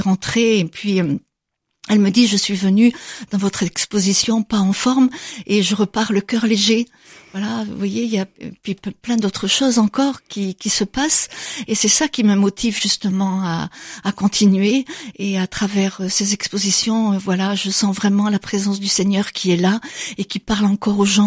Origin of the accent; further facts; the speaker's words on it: Le Folgoët, Brittany, France; born there; bon, je suis née au Folgoat